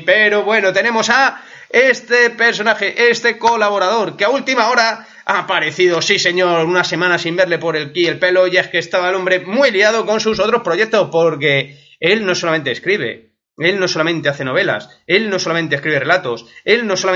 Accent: Madrid, Community of Madrid, Spain; born there; Yo reconozco que nací en Madrid, que mi familia es de Madrid, pero que, bueno, pues yo no soy gato. Yo no soy gato. Supuestamente gato es cuando es tercera generación y yo tengo, pues, sangre como todo el mundo de todos los lados.

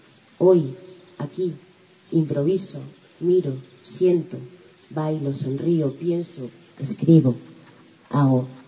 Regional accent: Madrid, Community of Madrid, Spain; vengo de Madrid y me voy a quedar otra noche más

